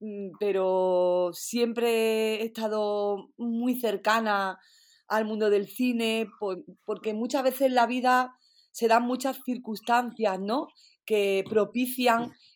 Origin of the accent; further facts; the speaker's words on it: Archidona, Andalusia, Spain; yo soy de Archidona, que es un pueblo de Málaga, y en Archidona, en mi adolescencia, en los años 80, había un cine, el único cine que había en mi pueblo.